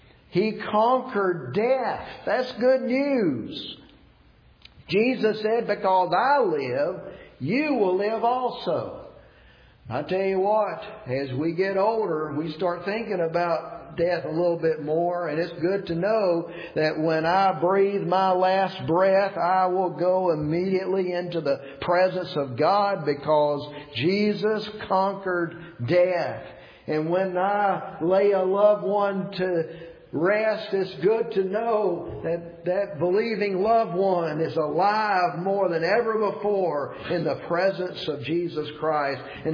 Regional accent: Georgia, United States; You know, I'm from Georgia, and I could get on a plane and get there a lot quicker, right?

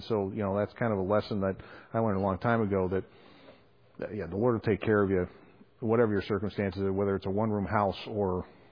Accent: Wales, United Kingdom; Being Welsh counts for something.

